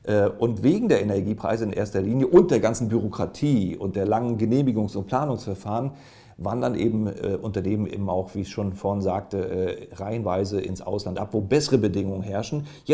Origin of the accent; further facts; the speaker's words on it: Mecklenburg-Vorpommern, Germany; Wenn man bei uns in Mecklenburg-Vorpommern, bei mir zu Hause, jetzt zusätzlich Mathe-Abi-Punkte vergibt